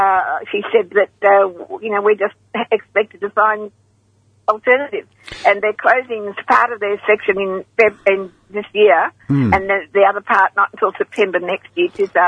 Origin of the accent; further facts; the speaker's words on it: Southport, North West England, United Kingdom; Yes, I'm from Southport. I'm 73 years old